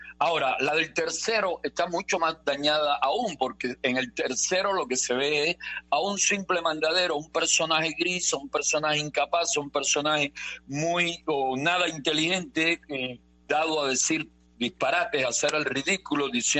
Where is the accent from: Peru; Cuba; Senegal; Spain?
Cuba; afectado somos todos los cubanos